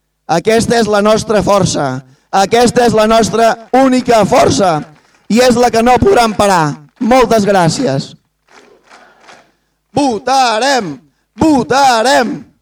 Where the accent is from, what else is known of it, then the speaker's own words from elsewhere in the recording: Catalonia, Spain; Nosaltres som el Parlament de Catalunya, el govern de Catalunya, la resta d'institucions legals i pròpies de Catalunya i el poble de Catalunya, que complim lleis nostres fetes amb llengua nostra.